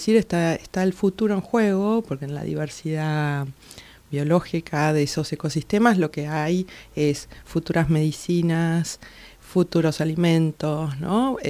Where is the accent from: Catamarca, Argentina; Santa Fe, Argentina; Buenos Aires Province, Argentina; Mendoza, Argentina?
Mendoza, Argentina; born there; now in Buenos Aires, Argentina; Nací en Mendoza, sí, sí.